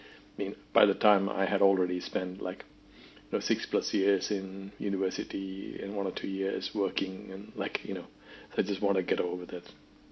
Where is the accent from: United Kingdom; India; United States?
India; So when I grew up in India, my dad used to subscribe to a magazine